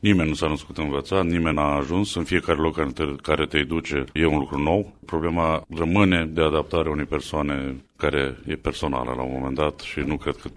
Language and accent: Romanian; Pașcani, Iași County, Romania; moved away as an adult; A fost o perioadă după ce am plecat din Pașcani, bineînțeles, aveam bunici, rude, îmi întorceam cu mare plăcere să-i văd. A fost o perioadă în timpul facultății până am plecat în străinătate